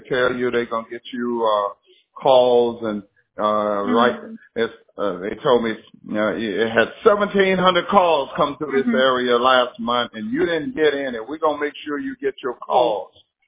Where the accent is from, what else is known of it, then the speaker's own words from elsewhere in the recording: Las Vegas, Nevada, United States; You know, I grew up in Las Vegas. That's my home.